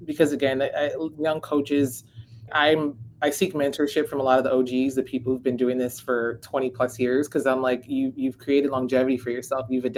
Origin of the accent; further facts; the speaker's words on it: Los Angeles, California, United States; and where I'm from, I grew up in Lincoln Heights in LA.